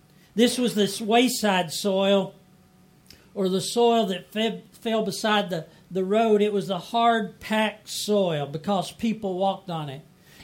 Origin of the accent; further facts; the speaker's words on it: Kentucky, United States; I grew up in Kentucky. We grew up on a farm, and we often had fields like this.